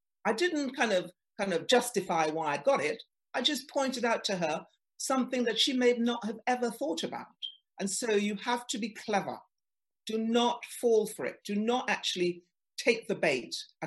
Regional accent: Trinidad & Tobago; accent: Trinidadian; now in England, United Kingdom; I did that when I came to England because of my accent. I had a Trinidadian accent and I used to talk with my Trinidadian accent.

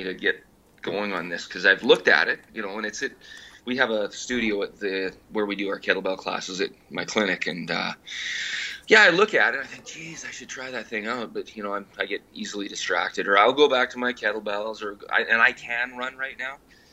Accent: Canada; I'm Canadian

